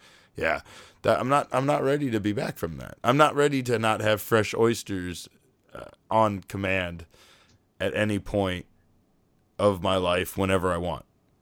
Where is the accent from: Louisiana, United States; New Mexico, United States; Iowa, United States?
Louisiana, United States; New Orleans; I'm not homesick from New Orleans yet